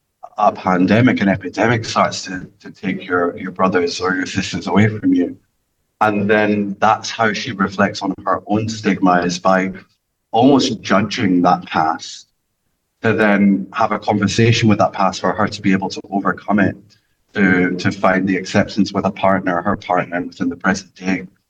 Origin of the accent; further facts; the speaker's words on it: Edinburgh, Scotland, United Kingdom; And I took it to Edinburgh Fringe, my hometown, and it did wonderfully well.